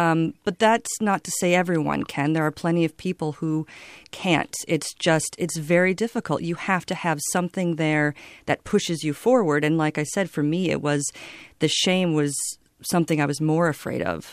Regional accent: Midwest, United States; I grew up in the Midwest. I thought I would be seen as sort of provincial and, you know, not worldly, even though we met while living in England.

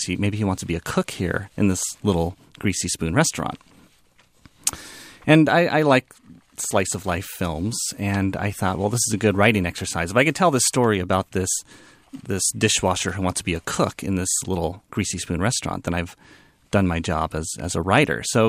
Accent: California, United States; And I'm from the Bay Area, and you would think of any place in the world where you would find a female sushi chef, it would be here in the Bay Area.

